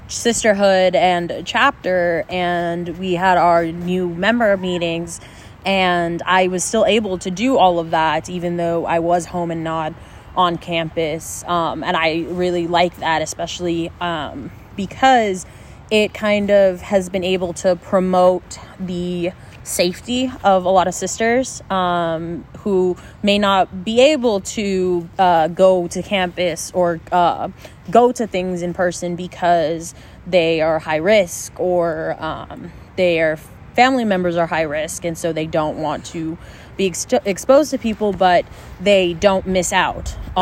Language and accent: English; El Paso, Texas, United States; because I'm from El Paso, and so I have a really, really strong connection with my family and my friends from high school